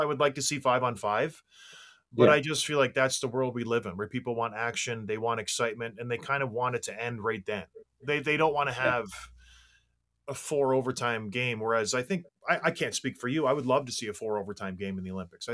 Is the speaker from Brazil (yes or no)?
no; Canada; And I'm Canadian. I'm both now a dual citizen.